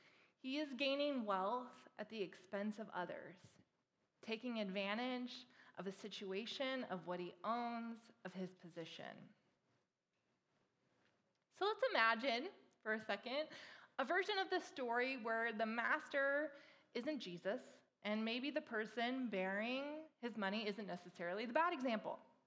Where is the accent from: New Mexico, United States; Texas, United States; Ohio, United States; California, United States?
California, United States; Fresno; Most of you know that I'm originally from Fresno, and you may not know that Fresno, California, has the second highest concentrated poverty in the United States.